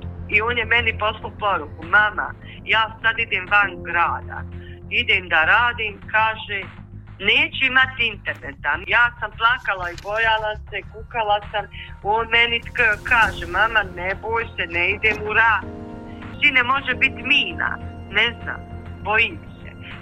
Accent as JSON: {"language": "Serbian", "country": "Bosnia & Herzegovina", "said": "da dolazim iz Bosne i Hercegovine"}